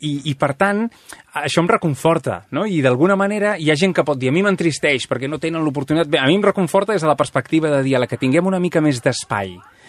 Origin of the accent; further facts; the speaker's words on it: Barcelona, Catalonia, Spain; quan li dius d'arreu del món, soc de Barcelona